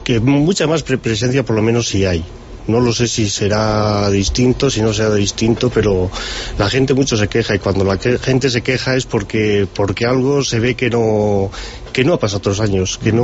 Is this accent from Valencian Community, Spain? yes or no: no; Ocenilla, Castile and León, Spain; yo soy de Ocenilla, pues qué mejor cuadrilla que la del patrón de mi pueblo.